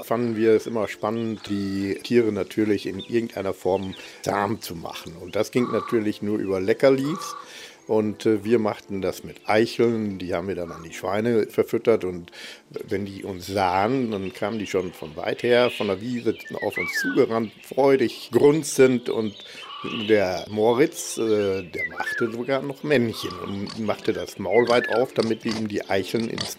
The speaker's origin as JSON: {"language": "German", "town": "Billerbeck", "region": "North Rhine-Westphalia", "country": "Germany", "tie": "born there", "said": "Ja, ich bin 44 geboren in Billerbeck, Bombeck. Das ist eine Ortschaft in der Nähe von Billerbeck und direkt oben auf den Baumbergen gelegen."}